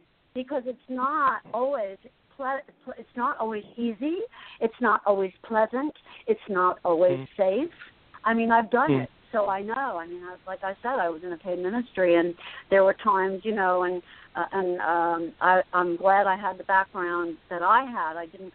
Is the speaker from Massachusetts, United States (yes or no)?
no; Asbury Park, New Jersey, United States; I grew up in Asbury Park, and I went to Asbury Park, you know, Holy Spirit Grammar School, and then I went to Asbury Park High School as a sophomore.